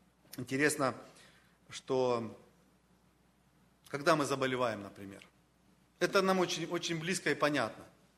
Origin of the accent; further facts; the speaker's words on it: Donetsk, Donetsk Oblast, Ukraine; я с Украины, они мне, так сказать, в то время близкое